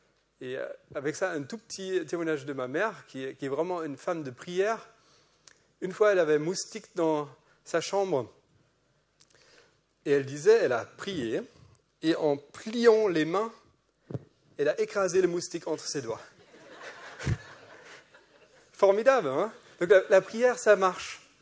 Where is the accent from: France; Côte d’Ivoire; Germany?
Germany; accent: German; French is a second language; j'ai un accent allemand parce que je suis allemand.